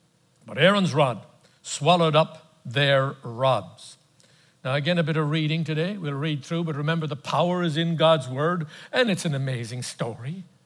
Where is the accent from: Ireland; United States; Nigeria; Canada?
Ireland; I shun Halloween because I come from Ireland